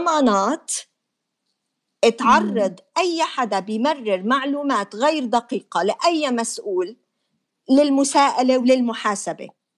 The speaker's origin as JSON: {"language": "Arabic", "country": "Jordan", "said": "إنه عندنا بالأردن ما في نظام اتصال متماسك"}